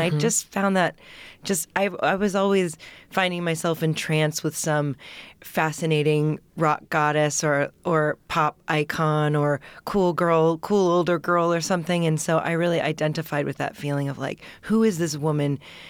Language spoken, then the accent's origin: English; Seattle, Washington, United States; I was an impressionable teen, and I grew up in Seattle.